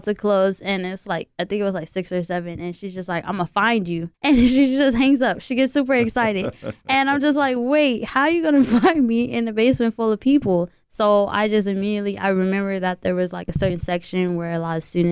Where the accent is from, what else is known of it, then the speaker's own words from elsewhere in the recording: Fresno, California, United States; I'm a sophomore here at Fresno State. I'm from Fresno.